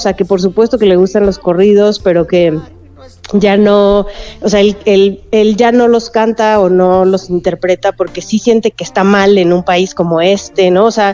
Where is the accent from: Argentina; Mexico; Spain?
Mexico; Sonora; yo soy de Sonora